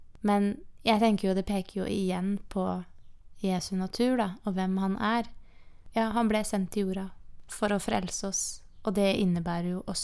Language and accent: Norwegian; Eidsvoll, Akershus, Norway; hjemme i Eidsvoll, i min hjemmemenighet, Håpet, Pinsekirken Håpet.